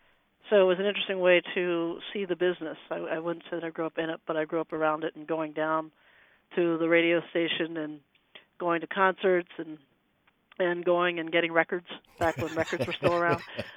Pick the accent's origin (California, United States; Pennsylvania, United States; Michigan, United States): Pennsylvania, United States; Pittsburgh; And the West Coast was something, growing up in Pittsburgh, that was just so far away, that was not even a consideration for college.